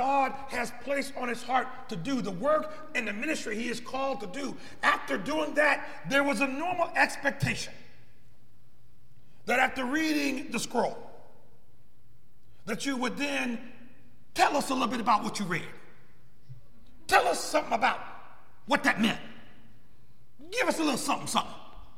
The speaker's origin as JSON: {"language": "English", "town": "Chicago", "region": "Illinois", "country": "United States", "said": "I'm from Chicago, as a matter of fact."}